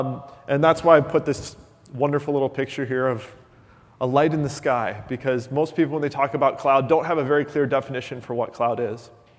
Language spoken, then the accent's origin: English; Cedar Rapids, Iowa, United States; Despite the weird name, I'm actually from Iowa.